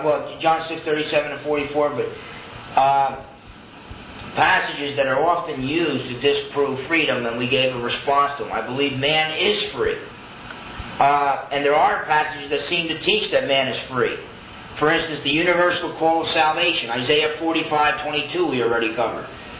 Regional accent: New Jersey, United States; also born or lived in Washington State; I was raised and born in New Jersey, and I didn't feel like accepting Christ. God ended up bringing me through the Marine Corps to Washington State, where I freely accepted Christ.

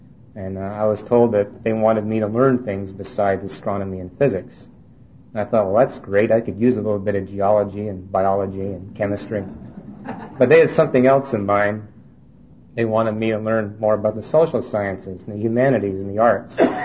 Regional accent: Vancouver, British Columbia, Canada; moved away; also born or lived in Montreal; I was born and raised in Canada, and my family moved out from Montreal, where I was born, to Vancouver when I was about 5 years of age.

